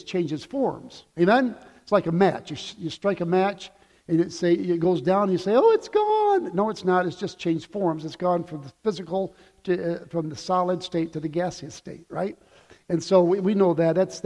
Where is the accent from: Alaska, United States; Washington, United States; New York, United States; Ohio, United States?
New York, United States; Well, I was raised in New York State too, so I know what that's all about.